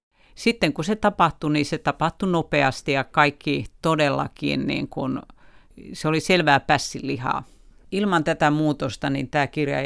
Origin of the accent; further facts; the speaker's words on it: Lapland, Finland; olen itse Tornionjokilaaksosta kotoisin ja kuullut näitä tarinoita lapsuudesta alkaen.